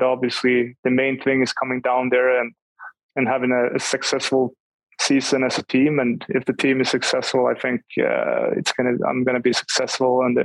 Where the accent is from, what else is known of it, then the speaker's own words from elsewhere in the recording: Sweden; now in United States; I moved to northern Sweden, so I wasn't living in my hometown the entire time, even if I came back for 1 year before I moved over to Texas and the NHL. So I kind of been around a little bit, but obviously coming over to the US, it's totally different from living in Sweden